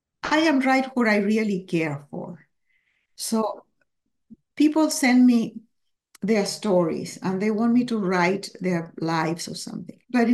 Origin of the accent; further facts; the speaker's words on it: Chile; also born or lived in Peru; I was born in Peru. My father abandoned my mother. I ended up living in my grandfather's house in Chile. Then my mother married a diplomat. We started traveling, saying goodbye to places because it would change countries every 2 years.